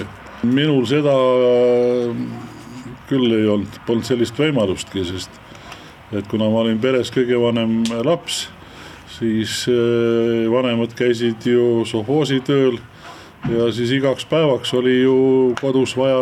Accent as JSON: {"language": "Estonian", "town": "Kaavi", "region": "Saare County", "country": "Estonia", "said": "Mina olen tegelikult Sõrvest pärilt, täitsa Kaavi külast. Vanaema järgi siis oleks võinud öelda, et Pendi talust."}